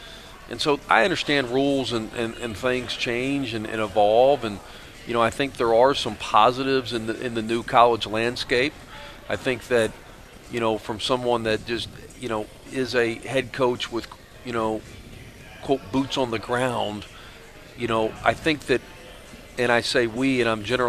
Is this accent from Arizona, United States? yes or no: no; Tennessee, United States; I grew up in East Tennessee, so going to Dollywood was kind of a big thing for the summer.